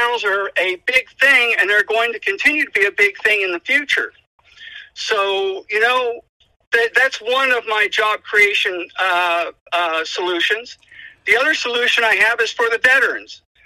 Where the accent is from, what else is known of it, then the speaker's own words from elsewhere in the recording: Virginia, United States; moved away as an adult; also born or lived in California; Well, I'm a native Virginian. After my graduation from my schools and the Navy, honorable discharge from the Navy, I moved out to California and spent the next 25 years raising a family